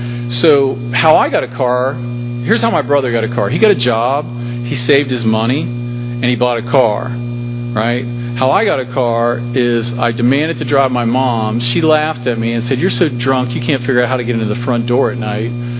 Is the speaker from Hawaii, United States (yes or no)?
no; Loveland, Ohio, United States; it was a little town called Loveland, Ohio. That's where I grew up.